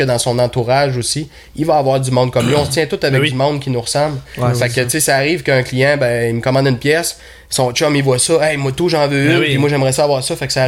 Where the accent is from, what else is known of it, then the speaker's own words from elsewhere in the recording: Charlesbourg, Quebec, Canada; now in Saint-Paul-de-Montmagny, Canada; Moi, je viens de Charlebourg, à Québec. Maintenant, j'habite à Saint-Paul-le-Montmini.